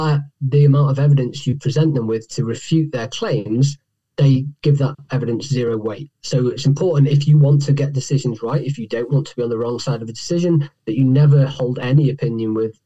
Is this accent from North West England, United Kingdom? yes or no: yes; Manchester, North West England, United Kingdom; I'm from Manchester originally.